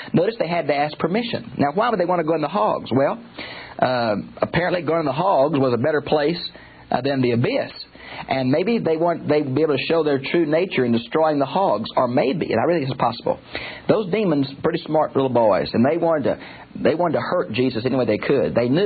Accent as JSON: {"language": "English", "town": "Houston", "region": "Texas", "country": "United States", "tie": "born or raised there", "said": "I've been on the freeway in Houston, my hometown"}